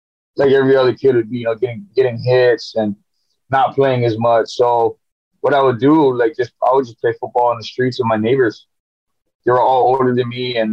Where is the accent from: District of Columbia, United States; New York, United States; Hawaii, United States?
Hawaii, United States; I'm born and raised in Hawaii.